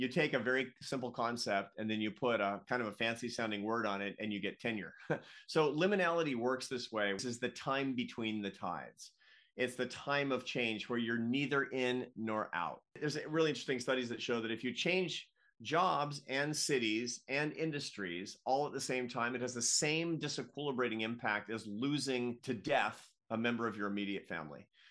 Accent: Seattle, Washington, United States; I grew up in the Pacific Northwest in Seattle, and I was down in Lincoln City, Oregon with my aunt.

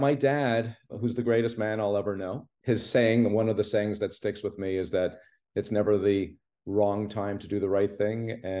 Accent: Montreal, Quebec, Canada; I grew up in Montreal, no connection to the entertainment business whatsoever

